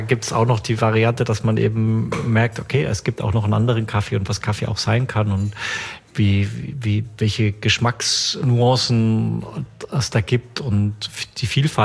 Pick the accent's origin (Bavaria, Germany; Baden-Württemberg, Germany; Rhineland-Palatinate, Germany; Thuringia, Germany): Bavaria, Germany; Also ich komme ja ursprünglich aus Bayern